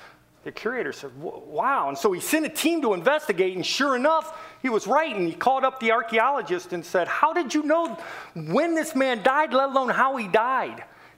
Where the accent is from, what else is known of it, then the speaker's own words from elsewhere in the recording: Tallmadge, Ohio, United States; I am still a Midwest boy. I am still an Akron boy. And I'm still from Talmadge, Ohio. This is my home, and I have been praying for years for Akron to have a revival.